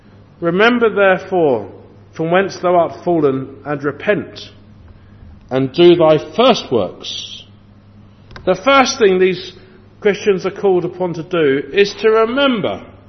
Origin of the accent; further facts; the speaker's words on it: England, United Kingdom; Now, I'm an Englishman